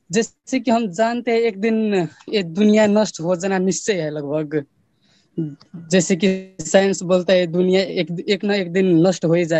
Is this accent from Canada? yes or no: no; Nepal; first language Nepali; Hindi is a second language; मैं नेपाल से हूँ, मेरा हिंदी थोड़ा वीक है